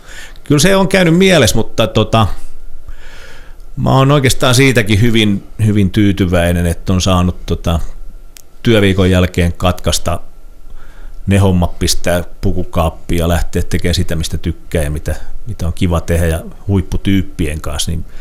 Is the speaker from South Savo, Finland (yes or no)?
no; Vaasa, Ostrobothnia, Finland; Mä oon ihan paljasjalkainen vaasalainen